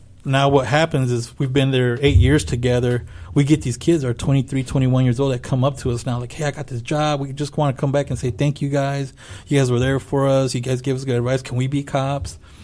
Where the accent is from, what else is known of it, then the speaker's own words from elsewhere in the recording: United States; first language Spanish; I grew up on the West Side, and my parents were immigrants, and I remember being frustrated with, you know, the language thing. Being my first language was Spanish